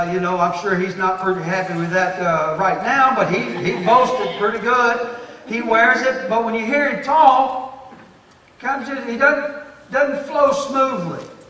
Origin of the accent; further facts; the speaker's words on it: McComb, Mississippi, United States; I grew up in Macomb, Mississippi, and I had a good friend named Jason Brister.